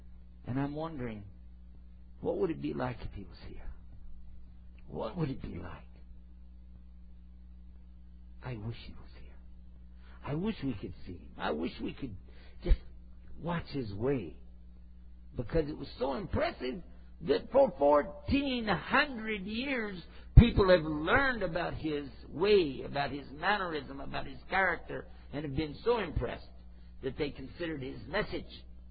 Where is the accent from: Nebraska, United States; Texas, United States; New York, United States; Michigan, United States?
Texas, United States